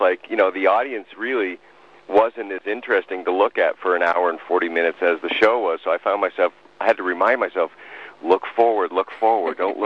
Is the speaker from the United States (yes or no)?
yes; Los Angeles, California, United States; I'm actually from Los Angeles, so I packed up all my stuff and moved into the other guitar player's house